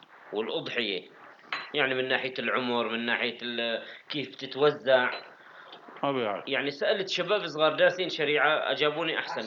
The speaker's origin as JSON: {"language": "Arabic", "region": "West Bank", "country": "Palestine", "said": "أنا جاي من الضفة"}